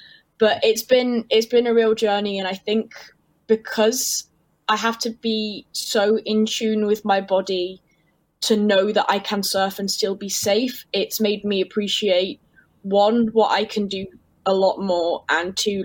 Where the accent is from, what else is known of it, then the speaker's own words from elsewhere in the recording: Birmingham, West Midlands, United Kingdom; I grew up in Birmingham and no sea there, just didn't get around to it very often.